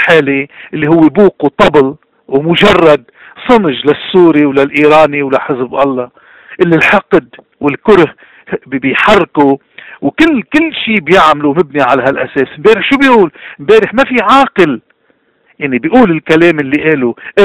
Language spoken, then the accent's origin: Arabic; Lebanon; اليوم نحن ما قدرنا ننتقم من القذافي ولا حاولنا كلبنانيين